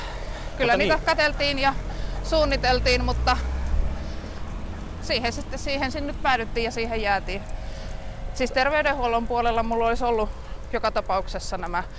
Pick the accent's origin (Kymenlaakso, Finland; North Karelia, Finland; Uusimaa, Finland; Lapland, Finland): Lapland, Finland; Rovaniemi; Eli olen Rovaniemeltä alun perin kotoisin, niin siellä kävin lukion